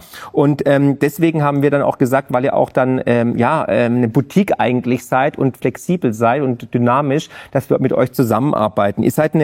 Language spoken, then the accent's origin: German; Baden-Württemberg, Germany; Ja, also ich bin Schwabe